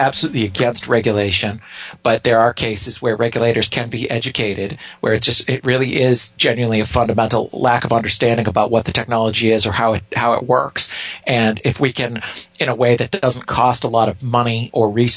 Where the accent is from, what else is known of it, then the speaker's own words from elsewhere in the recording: United States; I'm an American, but I spent half of my year traveling outside this country.